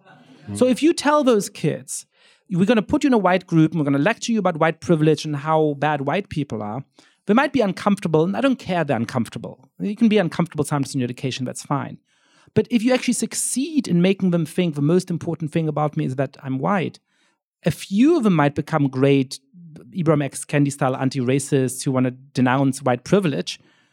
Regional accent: Germany; And so I ended up growing up in Germany, going to school.

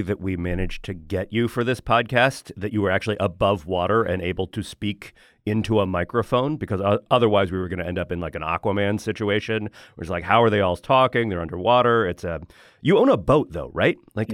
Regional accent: Florida, United States; So I grew up in the Panhandle. I moved there when I was 8 or 9 years old, around 1990. Lived there for about 15 years through about 2005 with some excursions to Kentucky for a few years of college.

